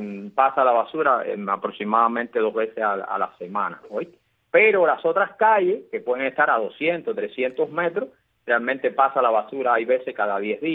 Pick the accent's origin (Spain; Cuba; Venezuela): Cuba; un país azucarero como el nuestro, como el cubano